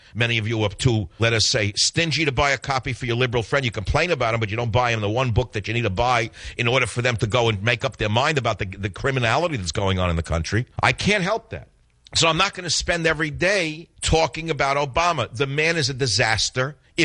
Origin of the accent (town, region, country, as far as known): New York, United States; born or raised there